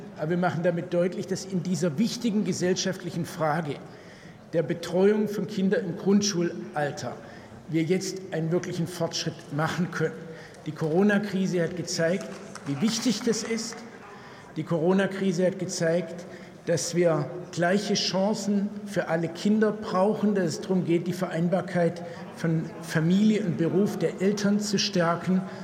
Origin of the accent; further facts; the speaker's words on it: Baden-Württemberg, Germany; Das ist in meinem Heimatland Baden-Württemberg ganz stark der Fall, in anderen Ländern aber auch.